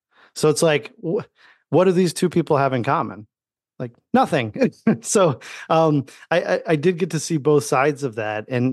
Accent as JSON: {"language": "English", "region": "Indiana", "country": "United States", "tie": "born or raised there", "said": "So I grew up in Indiana, not necessarily a farm boy, but also not necessarily a big city either. Grew up just outside of Chicago."}